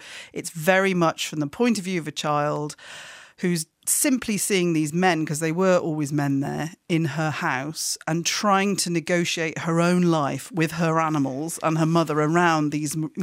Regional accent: Wales, United Kingdom; I'm a border girl. So I'm a Welsh writer, but a border girl. So then we moved into Wales.

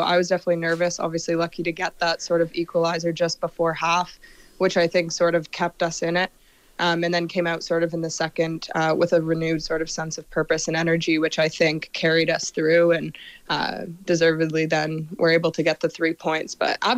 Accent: Canada; I think obviously yesterday was, for me as a Canadian, a scary first half anyways.

